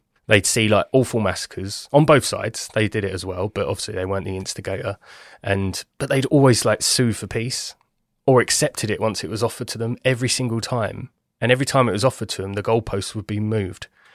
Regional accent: England, United Kingdom; And obviously, again, I'm English. This is not a diss on Americans.

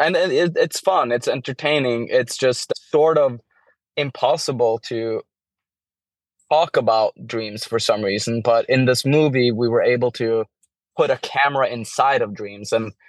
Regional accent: Norway; English is a second language; moved away as an adult; now in United States; It's coming from a person who's born and raised in Norway, and mm-hmm. but I've lived in the US for 6 years now

